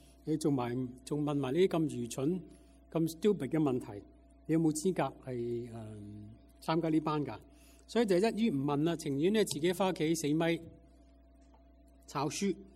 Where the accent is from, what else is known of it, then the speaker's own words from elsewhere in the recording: Hong Kong; 记得当我还是小个在香港长大的时候，就很喜欢看电视